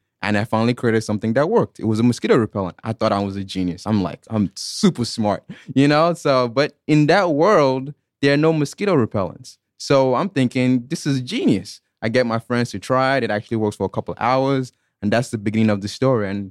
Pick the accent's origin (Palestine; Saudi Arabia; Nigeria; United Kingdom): Nigeria; accent: Southern Alabama accent by way of Africa; also born or lived in Anniston, Alabama, United States; now in Georgia, United States; This is the great Southern Alabama accent by way of Africa. So I was born in Anniston, Alabama, and grew up in Nigeria. From there, I've been back here in Georgia, graduated from the University of Georgia, etc.